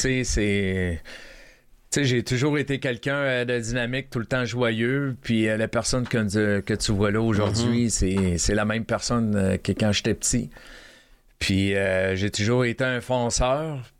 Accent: Baie-Comeau, Quebec, Canada; Quand j'ai eu mon accident à 19 ans, moi je viens de Bécomo.

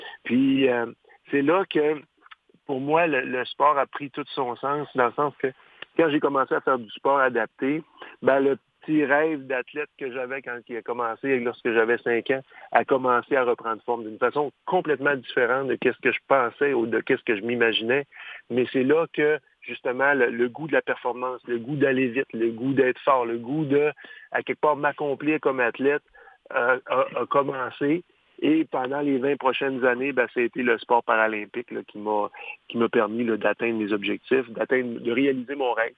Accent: Quebec, Canada; born or raised there

